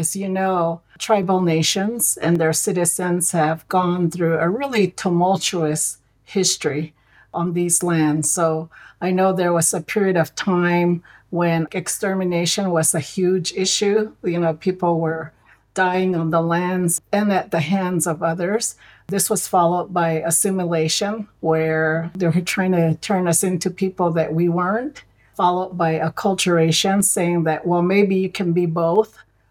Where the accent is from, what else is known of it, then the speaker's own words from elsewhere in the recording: Oraibi, Arizona, United States; I come from Oroibi Village on the Hopi Reservation. My father came from Acoma Pueblo, so Kowatsi to everyone. And so I'm a homegirl. I grew up in a village where we just didn't have radio or television back in the day, and not even electricity.